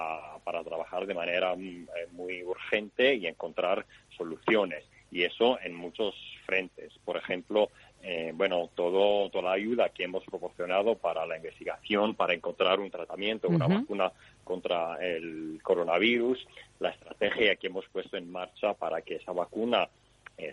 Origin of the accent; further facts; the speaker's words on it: Greece; yo como quiero ir a mi país de origen, Grecia.